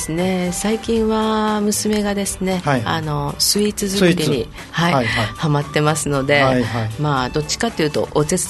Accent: Naha, Okinawa, Japan; born there; now in Haebaru, Japan; 生まれは那覇なんですけれども、仕事始めた頃から早原町に、

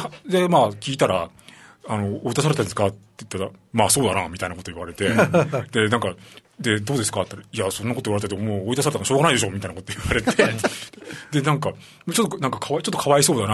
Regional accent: Tokyo, Japan; born there; also born or lived in United States / Brazil; はい、生まれ東京ですね。

